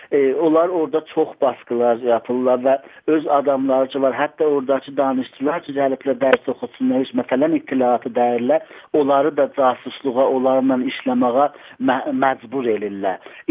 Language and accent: Azerbaijani; Iran; öncəliklə bütöv Azərbaycan olub, sonradan parçalanıb, iki yerə, şumal-canuba bölünüb. Və mən bir türkəm, bir azərbaycanlıyam, özümü İranlı saymıram.